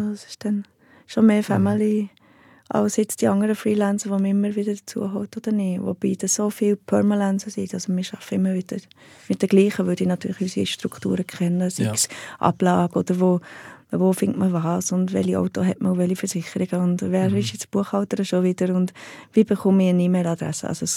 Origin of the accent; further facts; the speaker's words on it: Heiligenschwendi, Bern, Switzerland; also nicht nur ich komme aus Heiligenschwendi